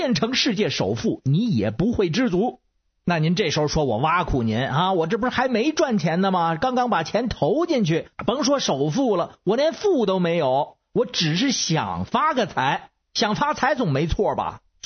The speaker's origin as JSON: {"language": "Chinese", "region": "Beijing", "country": "China", "said": "我是北京的"}